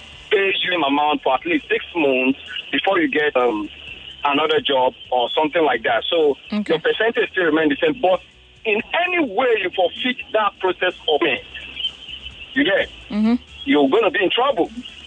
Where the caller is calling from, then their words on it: Dallas, Texas, United States; I'm calling from Dallas.